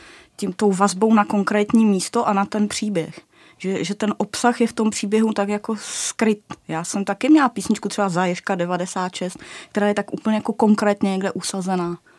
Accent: Karlovy Vary, Karlovy Vary Region, Czechia; Já pocházím z Karlových Varů, tak.

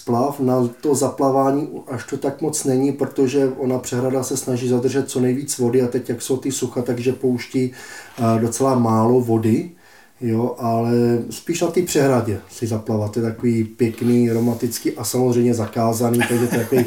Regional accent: Koroužná, Vysočina Region, Czechia; Tak já jsem se vlastně narodil v Koroužné, taková malá vesnička tady na Vysočině pod Vírskou přehradou přímo u řeky Svratky. Tam jsem se přímo narodil doma, takže já jsem jeden z mála žijících domorodců a žiji tam doposud s rodiči.

